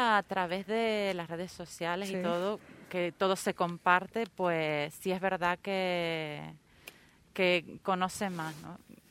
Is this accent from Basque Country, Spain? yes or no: no; Canary Islands, Spain; muchos majoreros que estamos aquí